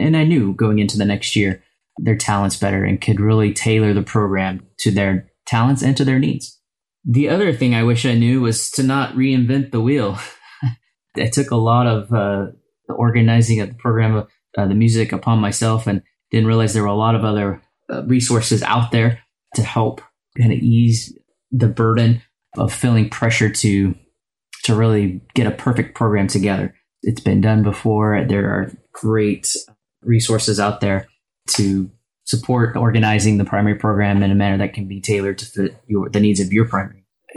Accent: Houston, Texas, United States; I'm from Houston, Texas.

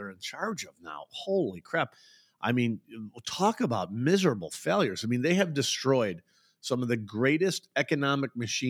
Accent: Palm Beach, Florida, United States; I grew up in Palm Beach, Florida. I don't like the summers.

